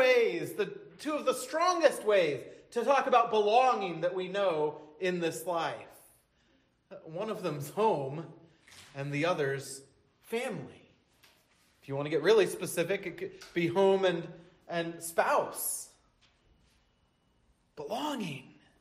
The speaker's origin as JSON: {"language": "English", "town": "Merrimack", "region": "New Hampshire", "country": "United States", "tie": "born or raised there", "said": "Holly and I had just gotten an apartment one town over from my hometown. And prior to that, my entire life, home was Merrimack, New Hampshire"}